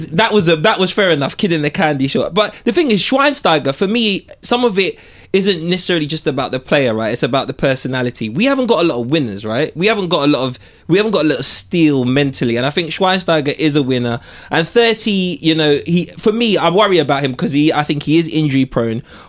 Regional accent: London, United Kingdom; fair enough, I'm a Cockney Red

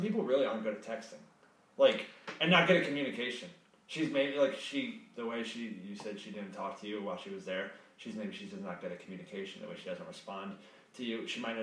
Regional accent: Connecticut, United States; I mean, I am, obviously, because I'm from Connecticut.

